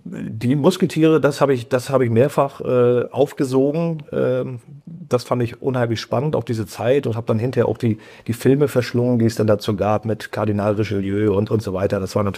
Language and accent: German; East Germany, Germany; Ich bin im Osten ja groß geworden bei uns.